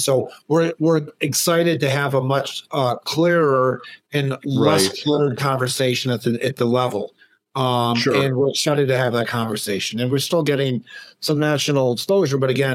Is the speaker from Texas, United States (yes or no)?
no; Minneapolis, Minnesota, United States; I grew up in Minneapolis.